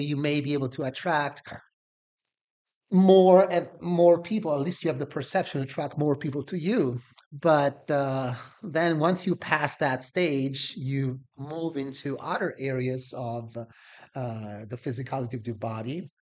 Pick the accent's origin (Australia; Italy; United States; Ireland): Italy; Salerno, Campania; And growing up in Salerno, also, I am a drummer.